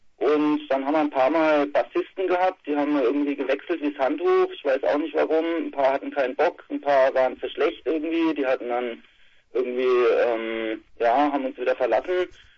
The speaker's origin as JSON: {"language": "German", "town": "Rastatt", "region": "Baden-Württemberg", "country": "Germany", "said": "Wir kommen aus Rastatt, das ist nahe der französischen Grenze zwischen Baden-Baden und Karlsruhe."}